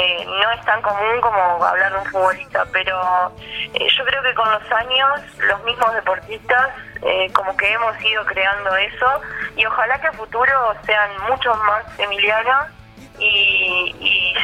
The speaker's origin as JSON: {"language": "Spanish", "region": "Flores", "country": "Uruguay", "said": "yo soy del interior, soy de Flores"}